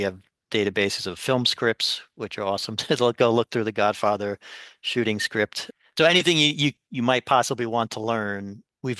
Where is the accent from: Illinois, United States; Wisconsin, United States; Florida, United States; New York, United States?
New York, United States; Queens; Yes, I am. I grew up in Queens.